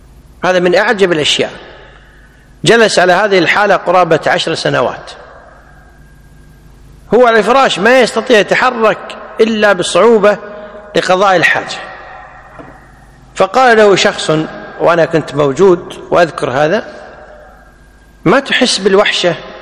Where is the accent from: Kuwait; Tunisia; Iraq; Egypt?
Kuwait; اللي حنا نسميها بالعامية عندنا بالكويت